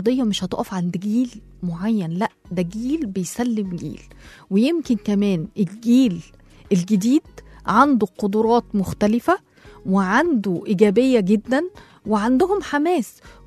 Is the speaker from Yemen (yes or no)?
no; Egypt; هي دي الرسالة اللي إحنا كمصريين عاوزين نوصلها